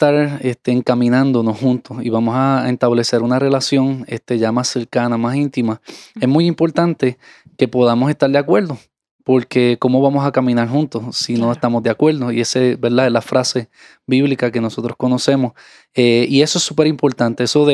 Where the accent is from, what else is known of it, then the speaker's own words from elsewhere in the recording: Puerto Rico; por lo menos en mi país, en Puerto Rico, hay gente que dicen que tienen amistad con privilegio